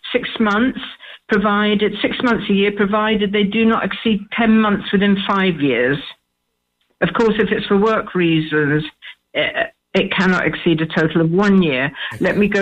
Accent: Ireland; I wish to keep it because I'm Irish, but I'm also UK.

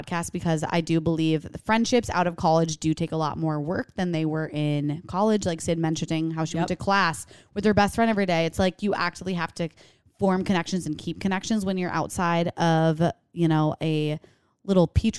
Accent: New York, United States; So we're from New York, you know, busy streets, lots of walking and a lot of Uber rides.

